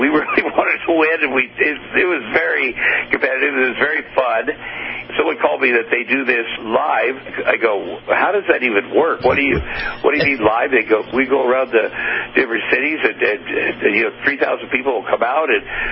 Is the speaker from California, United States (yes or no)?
no; Ottumwa, Iowa, United States; when I grew up in Ottumwa, Iowa